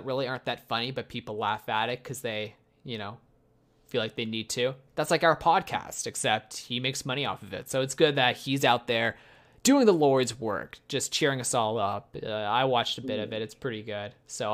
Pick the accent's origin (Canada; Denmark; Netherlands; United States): Canada; as a Canadian, I do watch the Canadian version.